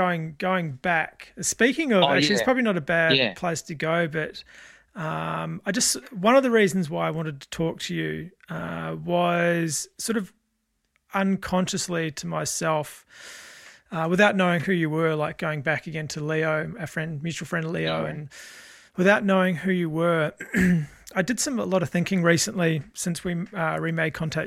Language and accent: English; New Zealand; I sort of grew up, I didn't grow up in a gang environment, but I had a lot of friends that were in sort of club environments, if you know what I mean, by growing up in New Zealand.